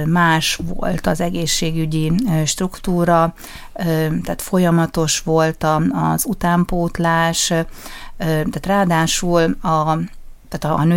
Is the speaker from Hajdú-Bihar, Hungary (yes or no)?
yes; Debrecen, Hajdú-Bihar, Hungary; és amikor én debreceni vagyok